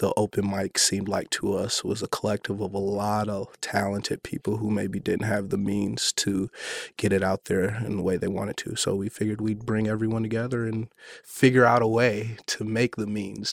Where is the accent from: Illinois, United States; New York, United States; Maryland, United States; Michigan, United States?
Michigan, United States; Cassopolis; also born or lived in Fort Wayne; I'm not from Kalamazoo. I'm from Cassopolis, Michigan, a small town outside of Cassopolis. I went to college in Fort Wayne, and then when I kind of relocated back here, because everyone finds their way back home